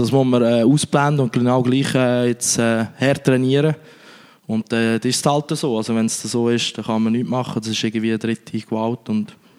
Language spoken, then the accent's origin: German; Lucerne, Switzerland; Ich bin auch ein bisschen an der Fasnacht gesehen, natürlich als Luzerner.